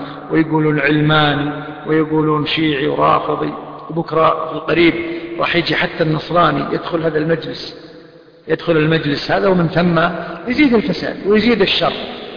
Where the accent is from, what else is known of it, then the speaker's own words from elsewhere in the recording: Kuwait; لكن اللي راقبناهم عندنا في الكويت إلى اليوم ما رأينا.